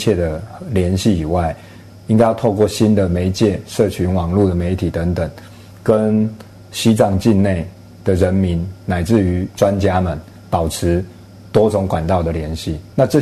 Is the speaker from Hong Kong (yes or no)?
no; Taiwan; 因为我们台湾人民不会想要浪费这种钱